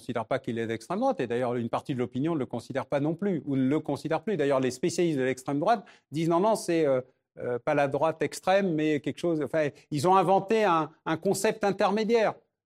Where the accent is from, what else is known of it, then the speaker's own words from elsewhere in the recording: France; Vous êtes français, je suis français